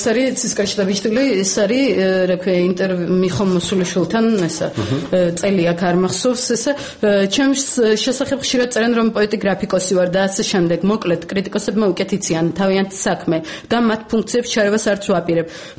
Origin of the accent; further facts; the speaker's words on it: Sukhumi, Abkhazia, Georgia; born there; სოხუმის რაიონის რადიო მაუწყებლობაში ვმუშაობდი. Ну, აქ მე დაბადებული ვარ